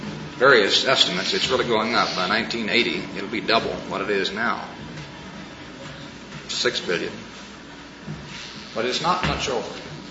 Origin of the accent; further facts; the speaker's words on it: Missouri, United States; My home state is Missouri. And among other things that my home state is known for is mules.